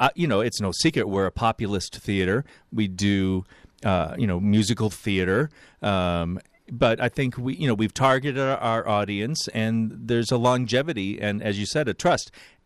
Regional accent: New York, United States; now in Chicago, United States; You know, I'm a transplant. I came here in 81 from New York and ended up staying eventually, you know, because I loved Chicago.

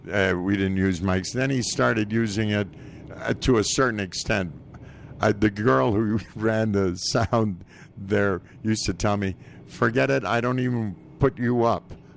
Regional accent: Panama; I was born and raised in Panama, and I remember my very first song that I did

